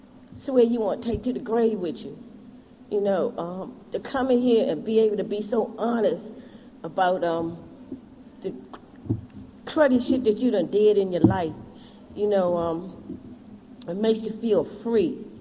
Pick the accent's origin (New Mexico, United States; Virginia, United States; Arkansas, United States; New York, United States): Virginia, United States; Fairfax; I'm an addict from Fairfax, Virginia.